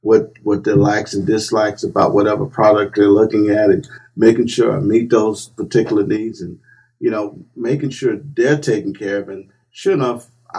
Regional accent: Jeanerette, Louisiana, United States; Grew up in Jenneret, Louisiana, right outside of New Iberia, and it's a little country town.

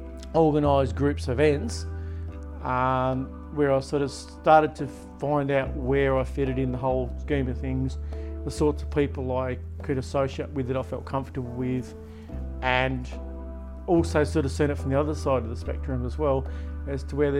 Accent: Latrobe, Tasmania, Australia; also born or lived in Devonport; Yeah, I grew up here in Latrobe. Moved to Devonport when I was about 21. Then moved to Ulverston for a little while with a previous partner, and then moved back to Latrobe and had this house built in 2015.

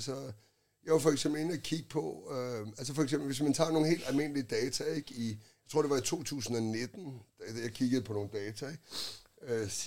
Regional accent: Holbæk, Zealand, Denmark; det er, at jeg kommer fra Holbæk

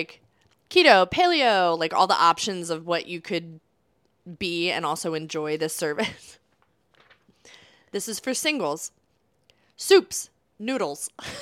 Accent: Pennsylvania, United States; because we're from Delco

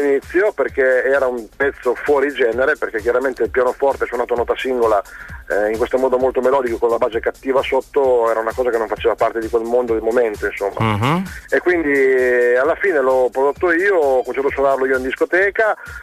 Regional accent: Crescentino, Piedmont, Italy; Io sono d'origine veneta, però sono nato e cresciuto in Piemonte.

